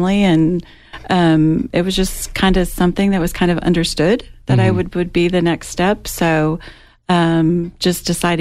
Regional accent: Nebraska, United States; I grew up in Nebraska. I was a Cornhusker. I'm still a Cornhusker.

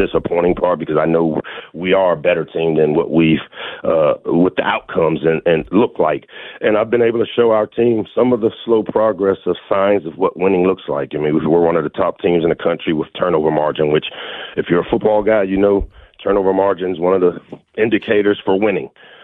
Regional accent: Washington, District of Columbia, United States; I grew up. I went to Ballou High School. I grew up on the South Side, so I'm used to having to make a lot out of a little

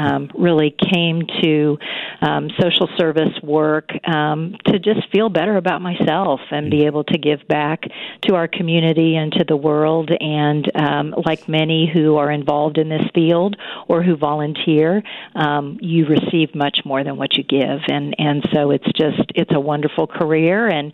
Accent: Wichita, Kansas, United States; also born or lived in Pennsylvania; I was born back on the East Coast in Pennsylvania, but for the roller skating business, my family moved out here when I was about 4 years old. So I call Wichita home.

